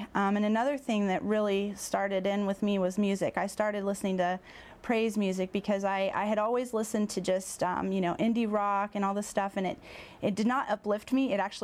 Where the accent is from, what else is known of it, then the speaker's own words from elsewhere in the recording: Newark, United States; also born or lived in Chicago; I moved to Newark, which is my hometown. I grew up, I was born and raised in Newark. I had previously lived in Chicago area for 11 years